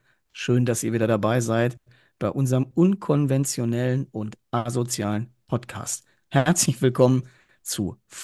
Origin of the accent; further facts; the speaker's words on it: North Rhine-Westphalia, Germany; Ja, Alter ist leider hier bei uns im Ruhrgebiet natürlich so in etwa wie, das ist so ein Vorzeichen.